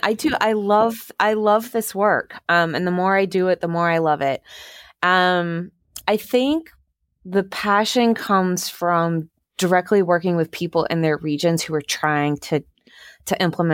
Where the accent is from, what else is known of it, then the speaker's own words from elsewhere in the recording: South Carolina, United States; I'm from South Carolina, we're in North Carolina, I saw the textile industry decline.